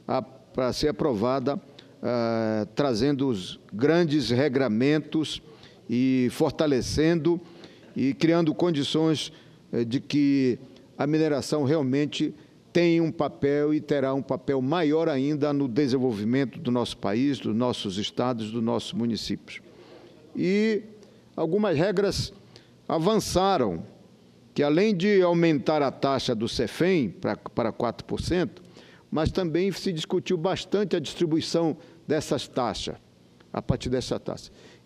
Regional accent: Pará, Brazil; Eu também sou lá da Amazônia, sou lá do Pará.

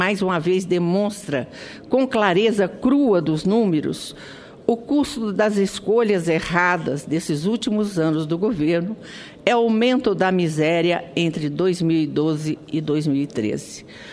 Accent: Brazil

